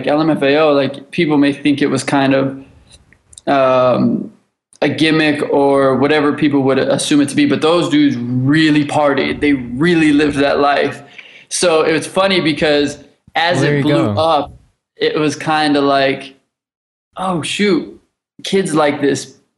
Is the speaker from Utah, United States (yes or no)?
no; Los Angeles, California, United States; I grew up in Los Angeles. I grew up here my whole life.